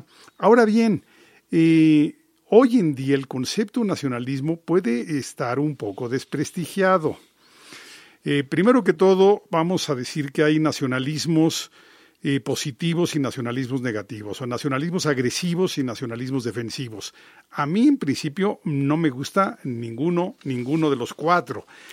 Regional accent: Mexico; O sea, todos somos mexicanos

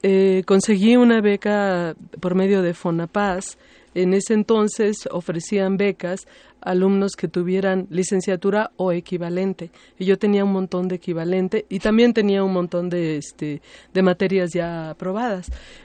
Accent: Mexico; moved away; Viene, bueno, de cuando yo me fui de México

